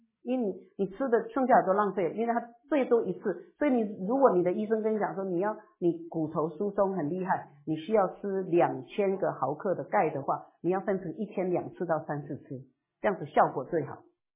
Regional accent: China; now in United States; 因为我们中国人那个四菜一汤其实非常均衡。我记得我小时候我们家都是四菜一汤，很均衡的。可是我们现在住在美国了

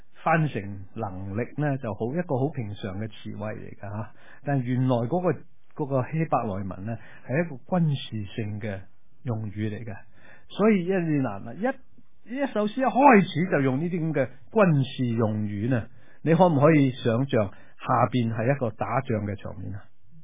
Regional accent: China; 我哋中国人咧一听到打雷咧就会讲乜嘢？雷公

